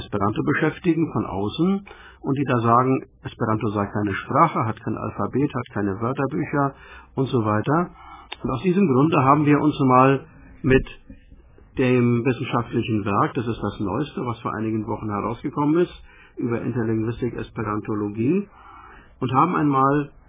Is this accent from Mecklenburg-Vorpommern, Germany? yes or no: yes; Mecklenburg-Vorpommern, Germany; Sind wir Mecklenburger sehr stolz